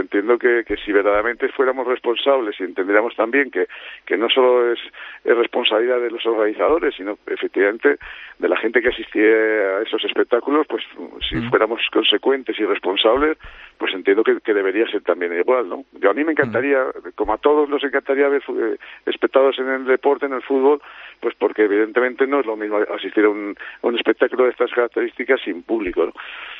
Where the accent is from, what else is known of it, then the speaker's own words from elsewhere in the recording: Spain; yo lo digo como aficionado, como español y como ahora seleccionador